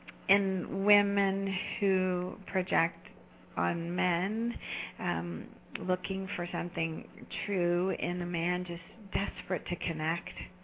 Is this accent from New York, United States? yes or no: yes; New York City, New York, United States; I also remembered seeing her name in the theater as a New Yorker.